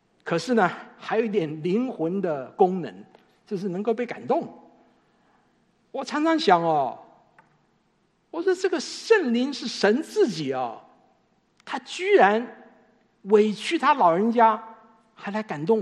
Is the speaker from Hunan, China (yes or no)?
yes; Shaoshan, Hunan, China; 你知道我是湖南人，我不但是湖南人，我还是韶山人。